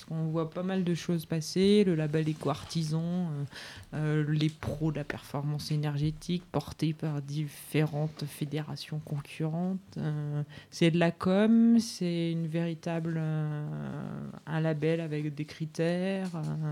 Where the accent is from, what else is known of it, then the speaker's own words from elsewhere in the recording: Grenoble, Auvergne-Rhône-Alpes, France; Je suis grenoblois, je suis désolé.